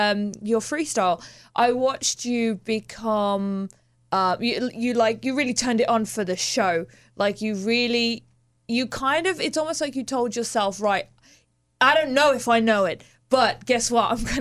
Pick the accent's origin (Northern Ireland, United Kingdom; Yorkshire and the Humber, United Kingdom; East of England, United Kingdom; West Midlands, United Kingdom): West Midlands, United Kingdom; Birmingham; I grew up in Birmingham